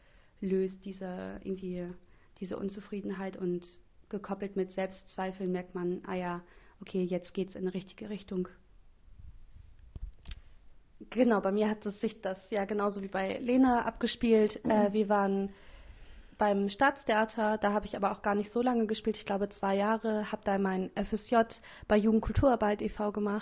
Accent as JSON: {"language": "German", "town": "Jever", "region": "Lower Saxony", "country": "Germany", "tie": "born or raised there", "also_born_or_lived": "Oldenburg", "said": "Wir sind in Jever aufgewachsen und dann nach Oldenburg gezogen aus Familiengründen und also sind dann hier auch zur Schule gegangen"}